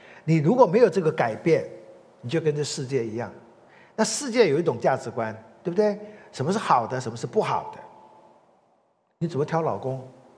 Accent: Taiwan; 我台湾出生长大，每次回台湾讲道，我都有点近乡情怯。

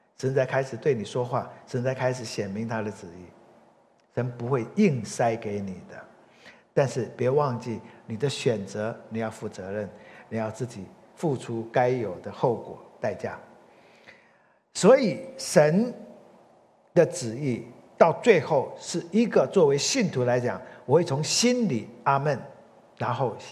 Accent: Taiwan; 我台湾出生长大，每次回台湾讲道，我都有点近乡情怯。

